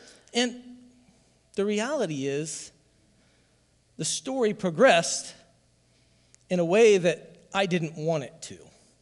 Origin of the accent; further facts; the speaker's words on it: Ottumwa, Iowa, United States; I grew up in Pentecostal. I grew up in Open Bible, grew up down in Ottumwa, and I grew up in a church that was Spirit-filled